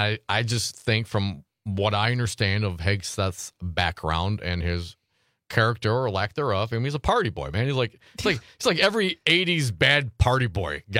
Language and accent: English; Michigan, United States; Alyssa Slotkin, a Democrat from my home state of Michigan.